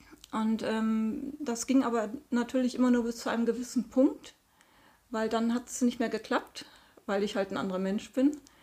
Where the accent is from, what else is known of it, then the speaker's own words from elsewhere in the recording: Duisburg, North Rhine-Westphalia, Germany; Ich komme aus Duisburg, bin 53 Jahre alt